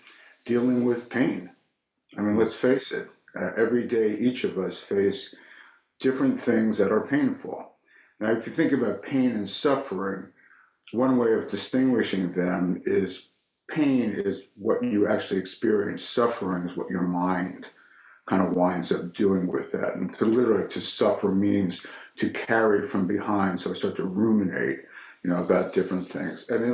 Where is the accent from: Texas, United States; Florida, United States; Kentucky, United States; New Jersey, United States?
New Jersey, United States; now in San Francisco, United States; Yeah. I'm actually from New Jersey. And I know it's hard to tell because I don't really have an East Coast type of personality. I've been in California a long time.